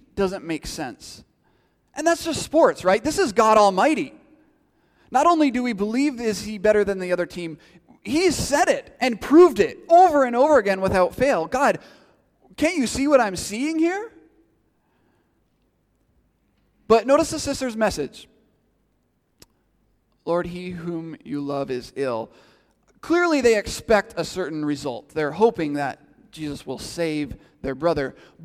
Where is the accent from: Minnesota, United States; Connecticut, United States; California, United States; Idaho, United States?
Minnesota, United States; I'm from Minnesota, and if you know anything about Minnesota sports, you know that this feeling is all too familiar for me.